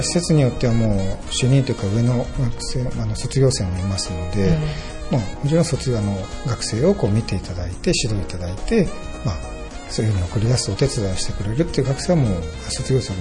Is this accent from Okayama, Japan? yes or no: no; Hiroshima, Japan; moved away as an adult; also born or lived in Kanagawa; now in Toyohashi, Japan; もともと出身はあの広島県の出身ですが、